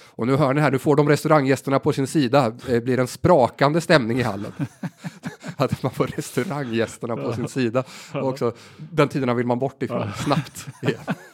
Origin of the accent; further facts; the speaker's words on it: Motala, Östergötland, Sweden; jag har varit hemma i Motala med min familj egentligen första gången på 1,5 år.